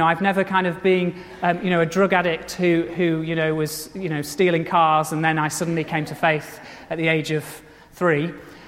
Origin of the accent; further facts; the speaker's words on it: Kelbrook, North West England, United Kingdom; That's the village where I grew up in Kelbrook. It's in pretty much spot on in between Skipton on one side and Burnley on the other. So it's just on the border of Lancashire and North Yorkshire.